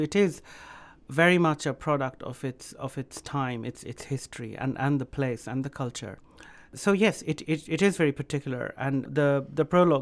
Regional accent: Kolkata, West Bengal, India; So in the 70s, when I was growing up in Calcutta

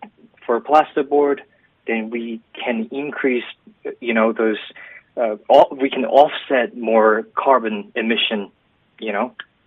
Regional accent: South Korea; South Korea.

